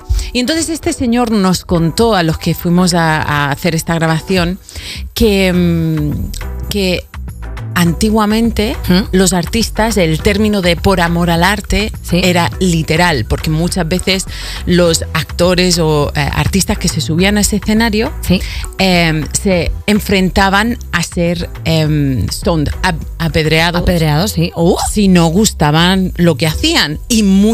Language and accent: Spanish; Region of Murcia, Spain; en mi tierra, Murcia.